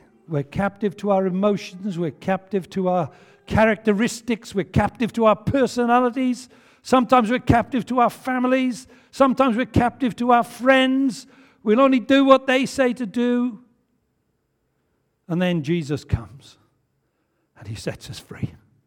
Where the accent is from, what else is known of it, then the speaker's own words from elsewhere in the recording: Wales, United Kingdom; but I am Welsh, so you'll forgive me, won't you?